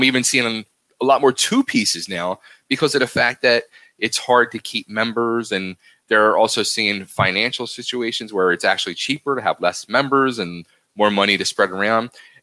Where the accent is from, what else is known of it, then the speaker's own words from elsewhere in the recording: Philadelphia, Pennsylvania, United States; I said, "I'm from Philly."